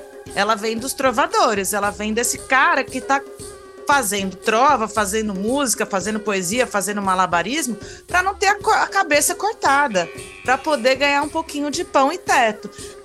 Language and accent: Portuguese; São Carlos, São Paulo, Brazil; lá em São Carlos, que é minha cidade natal